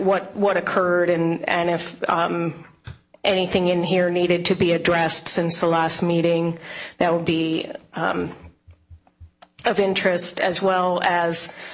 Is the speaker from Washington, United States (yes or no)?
yes; Black Diamond, Washington, United States; born or raised there; now in Bellevue, United States